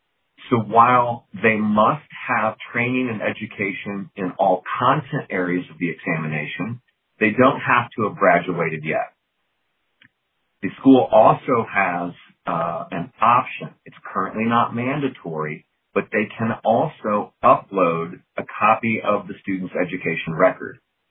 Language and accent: English; Missouri, United States; So in my home state of Missouri, while the vast majority of people are maybe sitting for the MBLEX